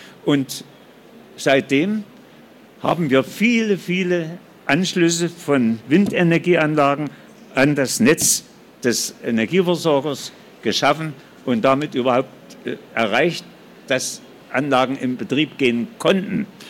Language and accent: German; Dorndorf, Thuringia, Germany; Und das Titelbild auf dem Buch zeigt den Windpark in Dorndorf in der Rhön, in meiner Heimat, wo ich ein eigenes Grundstück von meiner Mutter geerbt hatte